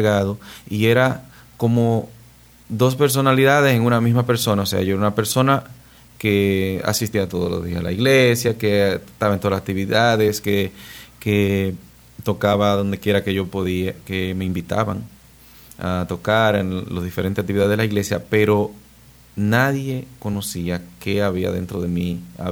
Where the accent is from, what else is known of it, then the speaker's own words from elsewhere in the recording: Sabana de la Mar, Hato Mayor, Dominican Republic; yo vengo de un campo de Sabana de la Mar, donde crecí, viví mis primeros años